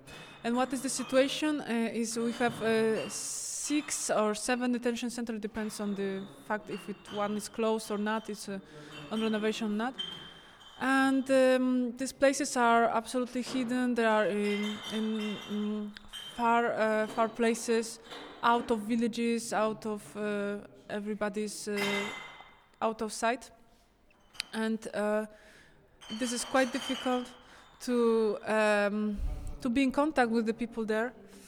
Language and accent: English; Poland; from Poland